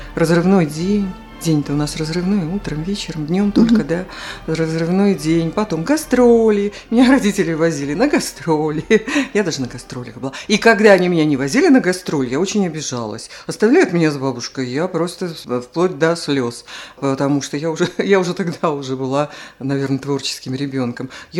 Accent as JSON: {"language": "Russian", "country": "Belarus", "also_born_or_lived": "Moscow", "moved": "as an adult", "said": "Вот я была из Беларуси"}